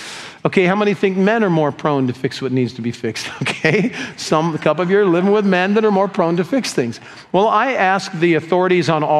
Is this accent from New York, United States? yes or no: no; Lakewood, California, United States; He said, well, I'm from the Long Beach area. I said, really? What part? Lakewood. Oh, I said, I went to high school in Lakewood. He said, so did I. Lakewood High School.